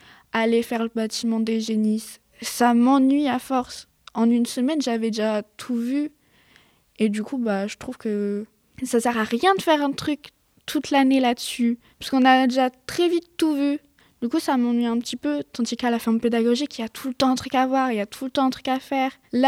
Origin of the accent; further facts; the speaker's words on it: Maubeuge, Hauts-de-France, France; j'ai 16 ans et je viens de Maubeuge.